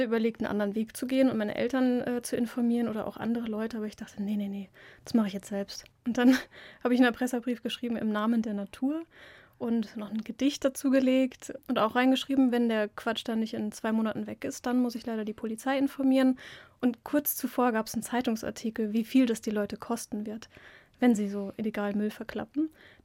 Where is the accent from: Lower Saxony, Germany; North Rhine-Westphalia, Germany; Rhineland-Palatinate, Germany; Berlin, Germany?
Rhineland-Palatinate, Germany; Also in einer Region, die kennen wahrscheinlich nicht so viele, Westerwald. Das liegt zwischen Köln und Frankfurt.